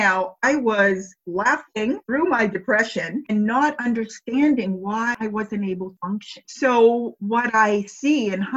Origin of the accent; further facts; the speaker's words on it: Massachusetts, United States; So I grew up in Puritanical New England in Massachusetts